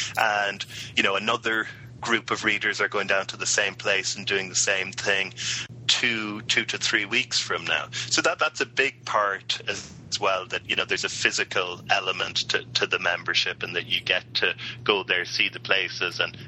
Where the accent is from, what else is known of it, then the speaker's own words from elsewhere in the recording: County Cork, Ireland; I'm Irish, Dan, from the fair county of Cork.